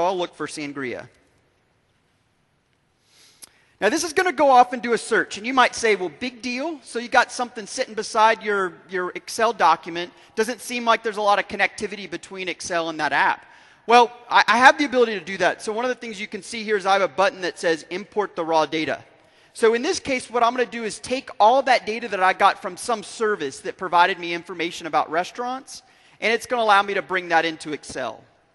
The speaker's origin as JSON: {"language": "English", "country": "United States", "said": "So I happen to be, you know, I'm from the States"}